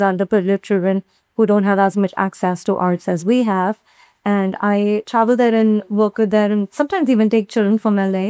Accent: India; now in California, United States; I grew up in India, and now I live in California.

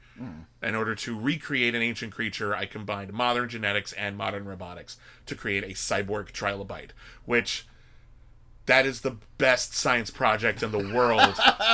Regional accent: California, United States; Whitney and I grew up in Southern California.

